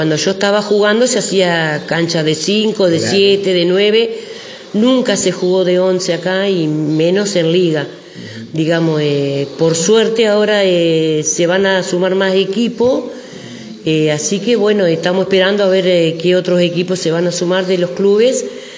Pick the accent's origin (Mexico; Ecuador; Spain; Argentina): Argentina; Gualeguay, Entre Ríos; Bueno, en mi pueblo, digamos. Uh-huh. Porque por mi nombre nadie me conoce, la mayoría nadie me conoce, pero por mi sobrenombre sí, la mayoría de Gualeguay.